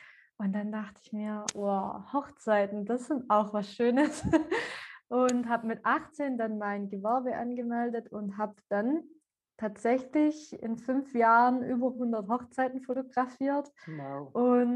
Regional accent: Ellwangen, Baden-Württemberg, Germany; Ich bin 25 Jahre alt. Ich komme aus Süddeutschland, aus dem Schwabenländle. Das ist eine kleinere Stadt, die heißt Elbangen.

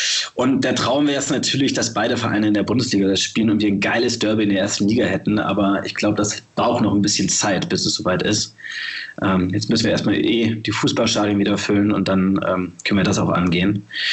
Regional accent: Hamburg, Germany; ich bin hier in Hamburg aufgewachsen und geboren

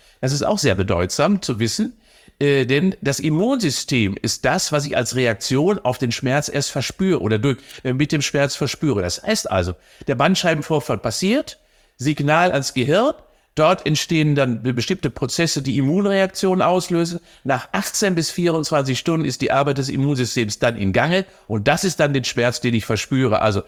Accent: Cologne, North Rhine-Westphalia, Germany

